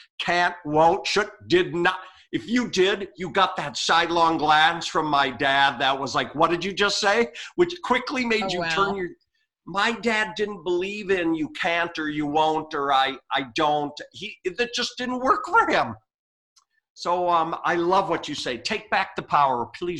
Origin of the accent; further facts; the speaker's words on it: Minnesota, United States; now in Arizona, United States; I come down to Arizona from Minnesota and the healthcare costs like half here